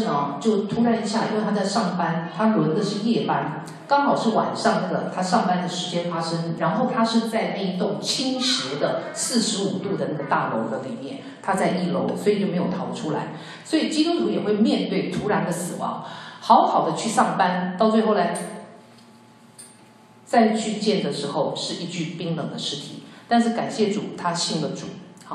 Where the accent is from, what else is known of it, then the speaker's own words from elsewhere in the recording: Taiwan; born there; 1949年我的父母亲呢，就是来到台湾嘛，来到台湾。那我是在台湾出生的